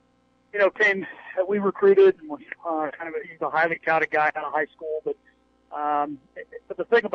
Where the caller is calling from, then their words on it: Wrightsville Beach, North Carolina, United States; I'm actually calling from Wrightsville Beach right now as we speak.